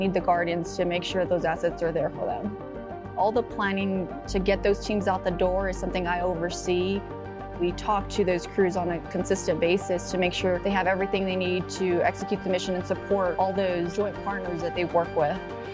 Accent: Mexico; now in United States; I emigrated here from Mexico with my mom and my two sisters.

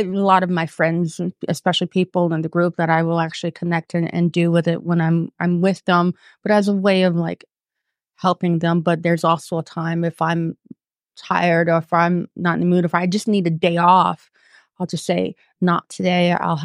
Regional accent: the South, United States; growing up in the South in a strict Catholic family.

